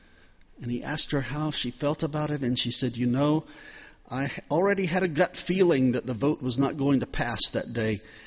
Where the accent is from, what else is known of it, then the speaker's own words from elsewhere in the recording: Pasadena, California, United States; I read from my hometown newspaper, just a little town, Pasadena, of 187,000 people